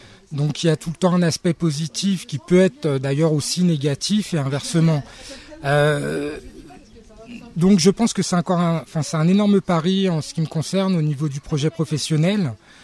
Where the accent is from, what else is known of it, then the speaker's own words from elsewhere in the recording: Hauts-de-France, France; Je suis originaire du Nord